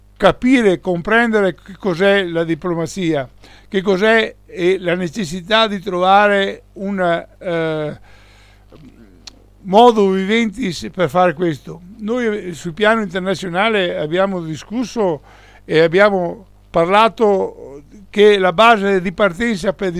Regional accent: Veneto, Italy; noi siamo pronti come veneti alla lotta

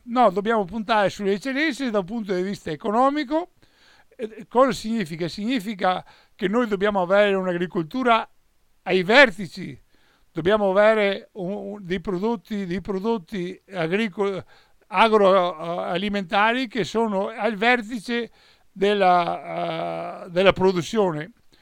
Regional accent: Veneto, Italy; Noi come veneti siamo circa approssimativamente 6 milioni di persone

